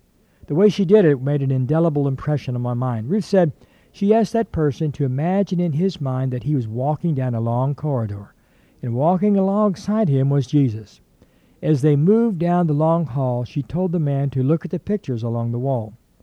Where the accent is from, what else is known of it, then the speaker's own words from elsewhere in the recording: Mondaro, Ohio, United States; I was a teenager in my hometown of Mondaro, Ohio, and I can clearly remember coming to school that morning.